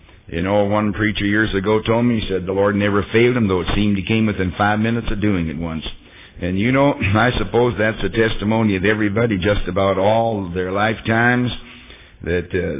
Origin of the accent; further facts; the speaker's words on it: Canada; now in United States; I come from Canada, I never saw a red bird in my life, but I saw a picture of one. As soon as I got to the States, I said, there is a red bird.